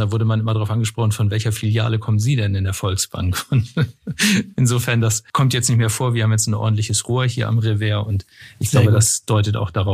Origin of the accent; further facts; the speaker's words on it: Munich, Bavaria, Germany; now in Hamburg, Germany; ich bin eigentlich genau genommen in München aufgewachsen. Die Zeit habe ich so ein bisschen ausgeblendet, weil ich doch mich eher als Norddeutscher fühle. Nein, also ich bin wirklich in Harburg geboren, also gar nicht so weit weg von hier.